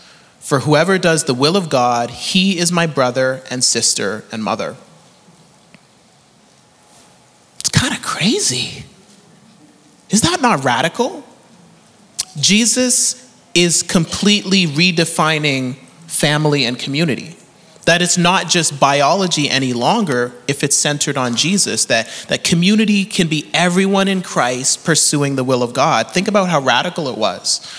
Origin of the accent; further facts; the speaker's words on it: Canada; accent: Canadian; What is this weird Canadian accent that you have? And I said, well, you might have an accent as well. And we grew up with completely different food